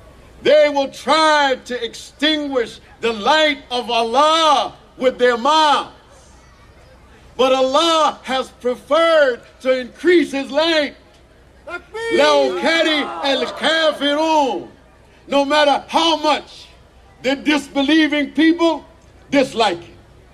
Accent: United States; I grew up a Christian in America.

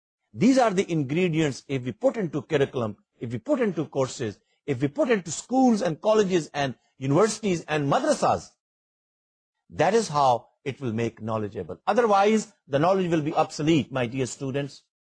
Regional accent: Pakistan; So if we as a nation, if we as Pakistani, if we as a knowledge professional want to survive and thrive

